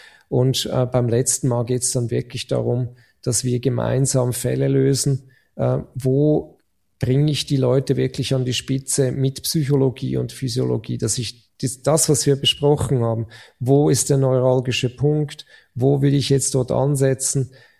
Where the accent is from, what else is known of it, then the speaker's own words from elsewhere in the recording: Switzerland; wenn ich als Schweizer den Österreicherinnen und Österreichern helfe, bessere Sportler zu machen.